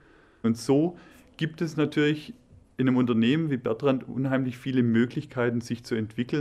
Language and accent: German; Bondorf, Baden-Württemberg, Germany; Ich komme aus Bohndorf im Landkreis Böblingen, wohne also auch hier im Landkreis